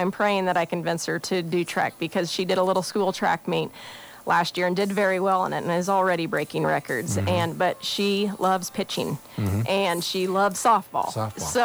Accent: Junction City, Kansas, United States; it was at Junction City, Kansas. He was from my hometown too

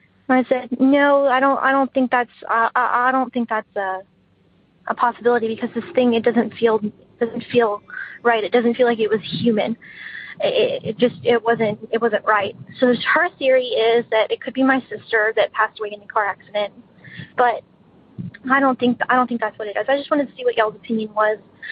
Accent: Atascocita, Texas, United States; born or raised there

